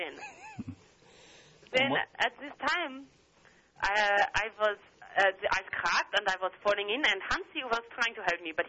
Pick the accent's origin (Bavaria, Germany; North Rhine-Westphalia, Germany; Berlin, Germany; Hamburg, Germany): Berlin, Germany; I grew up in Berlin when we were in a very sexually charged time.